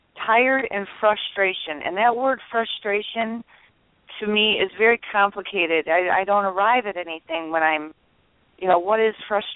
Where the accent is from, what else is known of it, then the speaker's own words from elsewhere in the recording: Ionia, Michigan, United States; I'm originally from Michigan. I lived in Ionia, right up the street from the prison